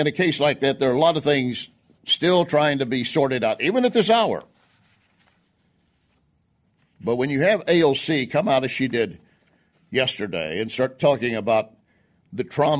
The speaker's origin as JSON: {"language": "English", "region": "Texas", "country": "United States", "said": "Listen, I'm from Texas. I know how to embellish a story."}